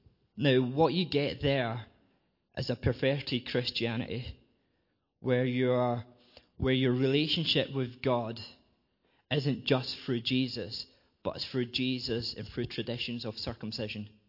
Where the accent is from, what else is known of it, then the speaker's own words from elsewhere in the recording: Scotland, United Kingdom; I am from west of Edinburgh, in a little village, or a collection of villages called West Lothian.